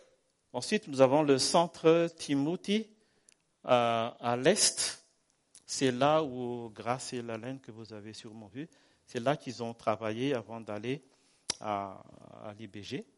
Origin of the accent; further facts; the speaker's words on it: Madagascar; je suis malgache, mais je suis envoyé par SIM France.